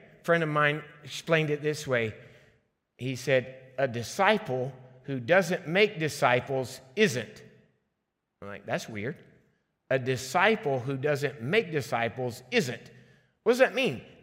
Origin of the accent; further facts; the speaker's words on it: Liberia; I grew up in Liberia, West Africa, and my dad took me there a few years ago.